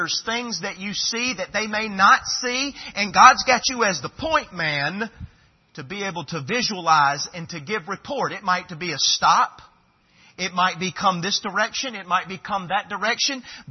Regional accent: the South, United States; I was raised in the South, amen?

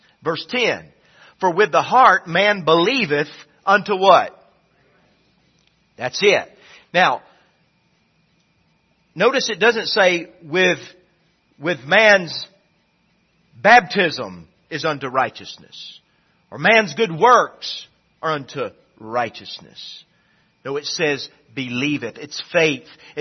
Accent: the South, United States; I'm telling you, I grew up in the South. I knew about Jesus.

